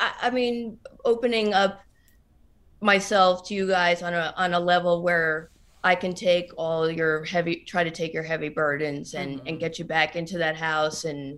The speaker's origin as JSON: {"language": "English", "region": "New Jersey", "country": "United States", "said": "I'm from New Jersey. Everything bothers me."}